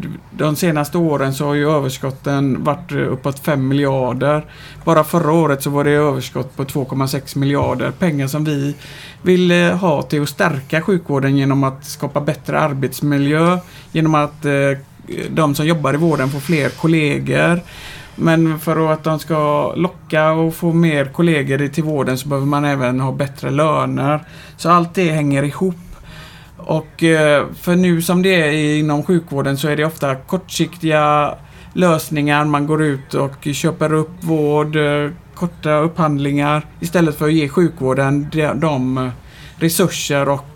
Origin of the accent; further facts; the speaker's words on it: Gothenburg, Västra Götaland County, Sweden; now in Lindome, Sweden; Jag är uppväxt framförallt i Hisingen i Göteborg, men när jag skaffade barn och med min fru Johanna så flyttade vi till Lindome där vi har bott sedan 2005.